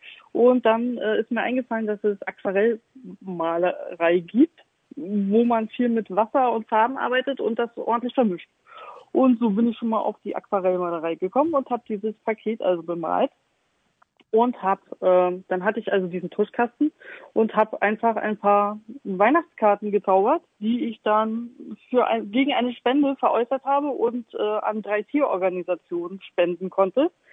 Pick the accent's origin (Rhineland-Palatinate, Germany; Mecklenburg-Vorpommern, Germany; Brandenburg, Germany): Mecklenburg-Vorpommern, Germany; Stralsund; born there; moved away as an adult; also born or lived in Hamburg; now in Elmshorn, Germany; Und ich bin kurz vor 44 Jahre alt. Gebürtige Stralsunderin, wer das nicht kennt, das ist in MacPom und führt genau auf die schöne Insel Rügen. Und bin seit meinem 21. Geburtstag Hamburgerin.